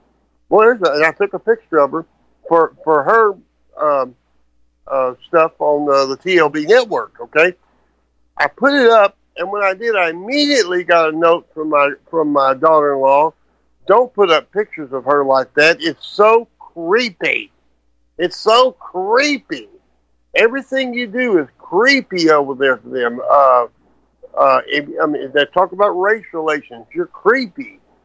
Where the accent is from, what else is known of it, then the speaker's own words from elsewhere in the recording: Texas, United States; also born or lived in Shreveport; I was born in Shreveport, Louisiana. I grew up in Central Texas.